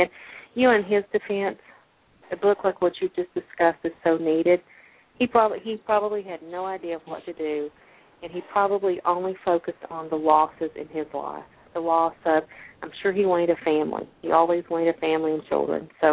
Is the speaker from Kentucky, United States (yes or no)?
yes; Kentucky, United States; even though I'm from Kentucky, and contrary to a lot of belief, I don't feel like I'm a person that is prejudiced or homophobic.